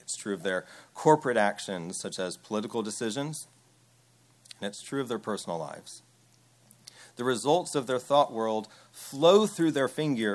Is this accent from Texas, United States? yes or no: no; Fairfax, Virginia, United States; I grew up in Fairfax, Virginia, right outside D.C.